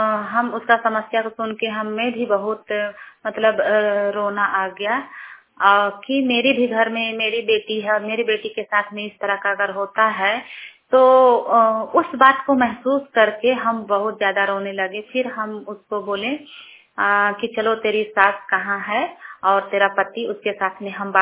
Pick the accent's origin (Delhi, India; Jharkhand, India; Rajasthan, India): Jharkhand, India; Churchu; और मैं चूरचू प्रखंड की रहने वाली हूँ।